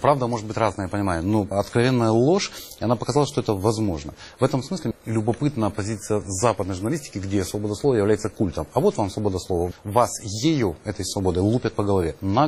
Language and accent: Russian; Abkhazia, Georgia; Я грузин, не могу попасть в Абхазию.